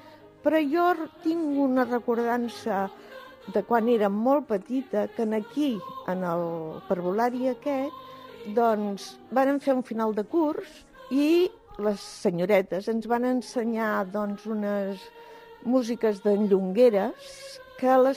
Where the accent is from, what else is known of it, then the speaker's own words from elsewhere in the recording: Barcelona, Catalonia, Spain; now in El Masnou, Spain; soc de Barcelona, soc del Poble Sec, tinc 81 anys actualment, aquest any em faré el 82, soc filla d'una humil família de tres germans i ara ja fa 35 anys que visc al Masnou.